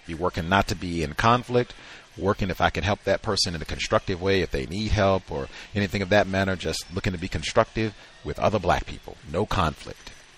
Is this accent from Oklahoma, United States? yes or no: no; Virginia, United States; born there; I was born in Virginia. How would I not know Martinsville?